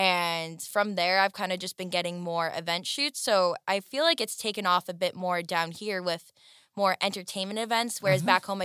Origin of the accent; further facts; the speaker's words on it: New England, United States; now in Nashville, United States; Like, I went to school and I was born and raised in New England.